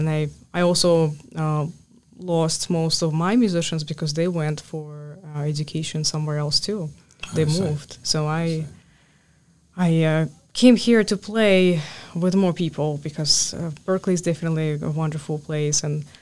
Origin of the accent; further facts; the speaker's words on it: Almaty, Kazakhstan; English is a second language; I first saw her in Almaty, actually, in my hometown.